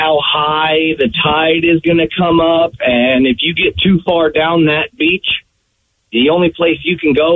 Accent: Tacoma, Washington, United States; So, growing up in Tacoma, we'd go down to Point Defiance, and we'd walk down on the beach.

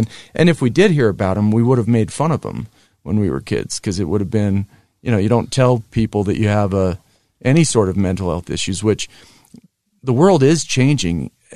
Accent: Centerville, Utah, United States; So I grew up in Centerville, so just north of Bountiful, up on the mountain.

